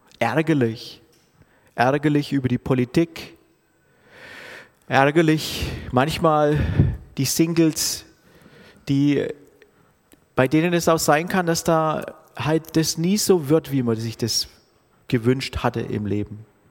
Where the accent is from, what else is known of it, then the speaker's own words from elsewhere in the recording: Bavaria, Germany; also born or lived in North Rhine-Westphalia; Wir kommen ursprünglich aus dem Frankenwald, lebten dann eine Zeit lang in Nordrhein-Westfalen.